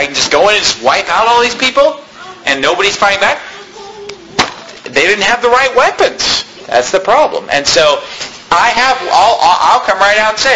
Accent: Arizona, United States; just as an American, just as an Arizona person, you know, you're just armed.

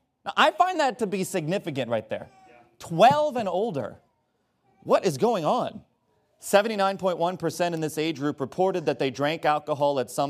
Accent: New Jersey, United States; born there; I'm not some foreigner. First of all, I was born in New Jersey, all right?

